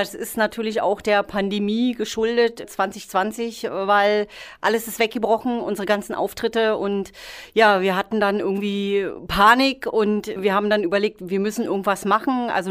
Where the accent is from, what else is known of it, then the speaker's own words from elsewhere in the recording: Berlin, Germany; born there; now in Eifel, Germany; Ja gut, also ich bin jetzt kein wirkliches Eifelkind, wie man hört. Ich komme gebürtig aus Berlin, aber bin dann irgendwann in der Eifel hängen geblieben.